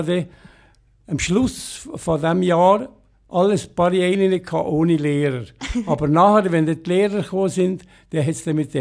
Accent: Kippel, Valais, Switzerland; Ja, wie ihr sagt, bin ich in Kippel aufgewachsen. Das ist ein kleines Dorf im Letschental, der Hauptort.

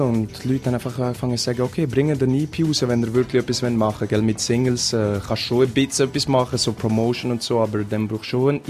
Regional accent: Valais, Switzerland; bei uns im Wallis ist es richtig chillig, ich meine, auch später, falls es mal klappt mit der Musik und so, weil ich auf jeden Fall ein Zuhause habe hier im Wallis

